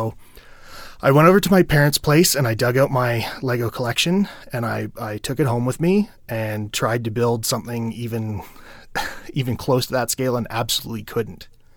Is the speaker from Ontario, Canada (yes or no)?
yes; Ottawa, Ontario, Canada; I was living with a roommate in an apartment in my hometown of Ottawa, Ontario, which is also where I went to university and where Ryan and I met.